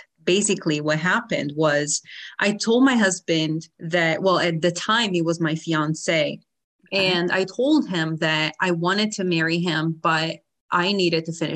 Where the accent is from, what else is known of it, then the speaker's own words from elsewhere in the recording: Naples, Campania, Italy; And oh, we were in Naples, southern Italy, my hometown.